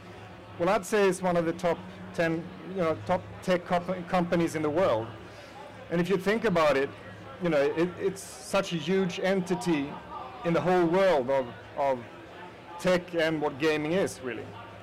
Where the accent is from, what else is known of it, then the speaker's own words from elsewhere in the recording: Sweden; accent: Swedish; English is a second language; I work at King. I'm Swedish, so that's my accent, a little bit of Swedish.